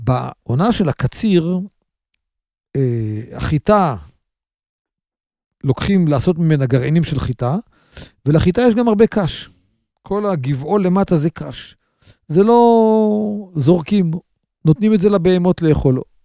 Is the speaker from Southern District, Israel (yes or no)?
no; Kiryat Ata, Haifa District, Israel; כשהייתי ילד גרתי בכפר עטה. וכפר עטה של פעם זה היה עדיין חקלאי, היו הרבה משקים